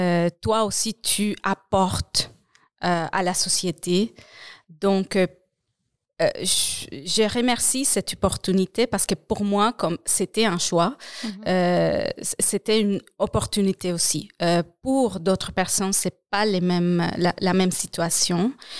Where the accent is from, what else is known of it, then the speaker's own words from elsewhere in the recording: Colombia; now in Quebec, Canada; Je viens de la Colombie et il y a, par exemple, les milieux communautaires, entre guillemets, mais c'est totalement différent.